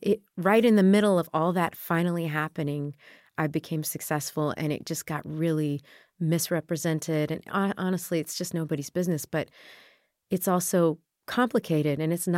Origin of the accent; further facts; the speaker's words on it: Texas, United States; and I grew up in Texas, and I had a really nice childhood with my mom